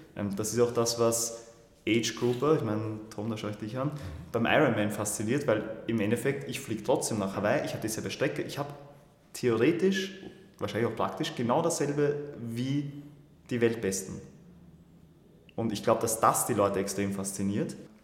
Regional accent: Vienna, Austria; ich sage immer, ich bin echter Wiener. Ich war selten so stolz, Wiener zu sein, wie an dem Tag.

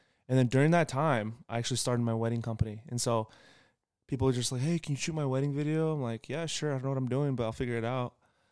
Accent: Portland, Oregon, United States; And then we kept having conversations because I was in Portland. I'm from Portland originally.

